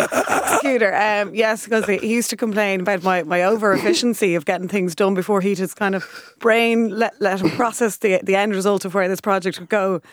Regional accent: Rathfarnham, Leinster, Ireland; So I grew up in Rathfarnham. Great place to grow up. Family of five, fantastic upbringing.

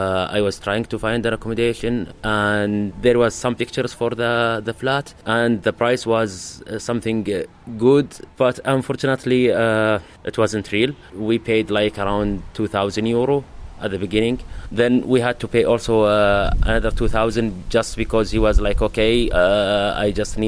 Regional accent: Saudi Arabia; English is a second language; from Saudi Arabia.

